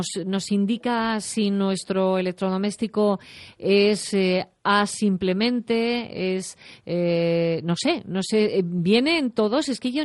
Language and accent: Spanish; Community of Madrid, Spain; somos remisos los madrileños a cambiar de electrodomésticos.